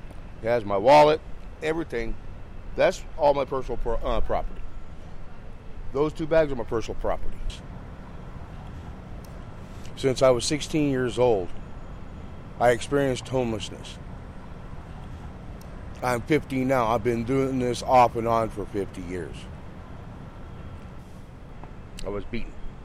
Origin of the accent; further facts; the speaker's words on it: Boise, Idaho, United States; Boise, Idaho is 20 below zero. I lived there for 15 years. That's my hometown.